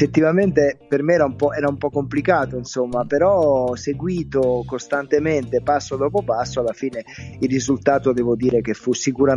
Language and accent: Italian; Agropoli, Campania, Italy; Poi sai, io sono meridionale, sono campano, sono di Agropoli